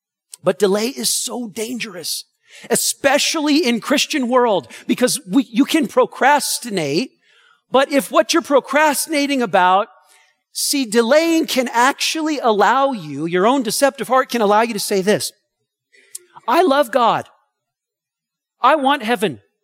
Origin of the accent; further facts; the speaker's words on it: California, United States; growing up in Southern California